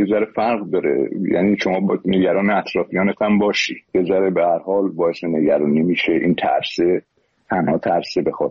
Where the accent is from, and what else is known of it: Iran